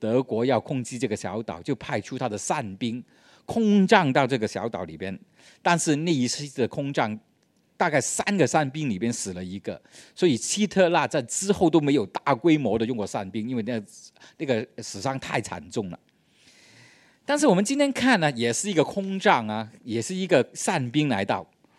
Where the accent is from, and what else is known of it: Hong Kong